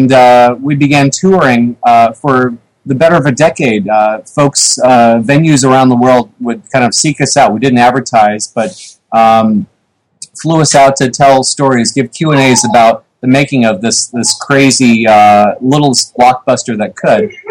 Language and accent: English; Mississippi, United States; done by Chris Strompolis, Jason Lamb, and myself in the 80s, growing up in Mississippi